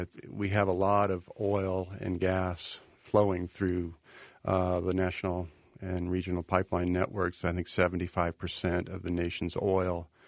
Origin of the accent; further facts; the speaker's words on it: Billings, Montana, United States; an Exxon pipeline in Laurel, Montana, close to where I grew up in Billings